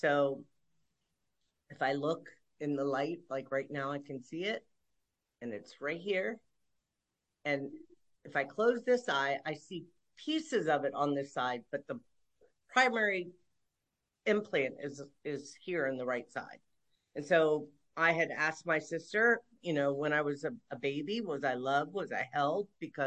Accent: Takoma Park, Maryland, United States; I was born and raised in Maryland and born at the Tacoma Park Washington and Venice Hospital, which was called Sanctuary back then.

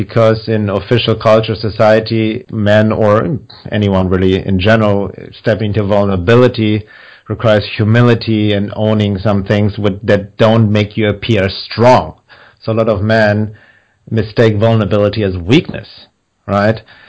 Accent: Germany; English is a second language; now in Los Angeles, United States; I came from Germany to the U.S. And I remember in the first few months I was in Los Angeles

